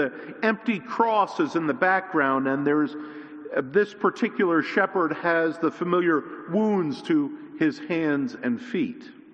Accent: Catasauqua, Pennsylvania, United States; Church was in the community next to my hometown. It was a town called Catasauqua.

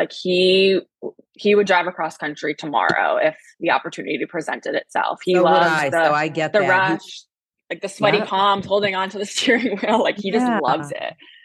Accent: Rhode Island, United States; But yeah, I'm from Rhode Island originally. So it's a small state. I've lived there basically my whole life.

